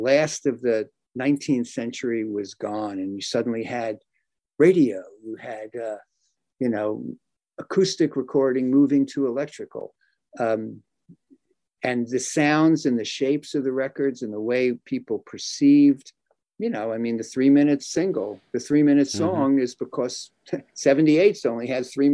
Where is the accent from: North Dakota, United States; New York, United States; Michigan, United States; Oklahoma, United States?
New York, United States; Brooklyn; born or raised there